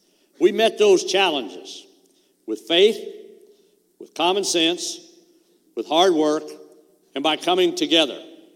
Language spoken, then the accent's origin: English; Bolivar, Missouri, United States; And that's why I am here today in my hometown of Bolivar to announce that I am running for you to be your governor in the great state of Missouri.